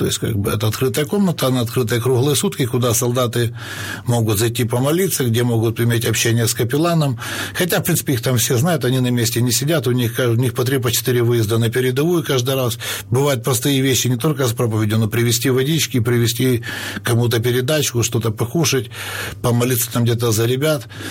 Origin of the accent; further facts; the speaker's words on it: Khmelnytskyi, Khmelnytskyi Oblast, Ukraine; now in Moscow, Russia; Было время, уехал, я сам родом из Хмельницкого, уехали в Москву с единомышленниками.